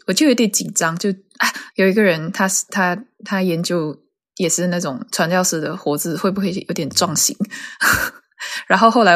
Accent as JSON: {"language": "Chinese", "country": "Malaysia", "lives_now": "United Kingdom", "said": "我是马来西亚人，然后我来英国"}